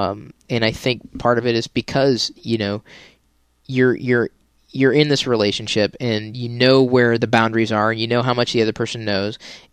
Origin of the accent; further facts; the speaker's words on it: Midwest, United States; A lot of it even boils down to growing up in the Midwest versus growing up in the South where she grew up.